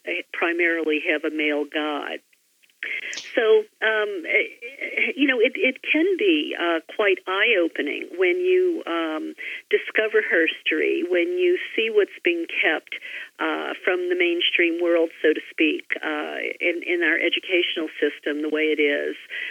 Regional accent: the South, United States; I know growing up in the Bible Belt, I never heard about it.

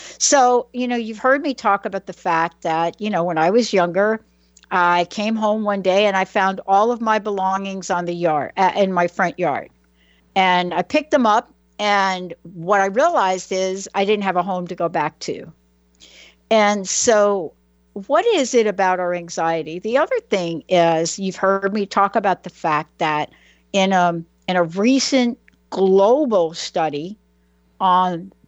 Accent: New York City, New York, United States; Well, first of all, you know, growing up in New York City, I think once upon a time when I was younger, it's not that we didn't have violence.

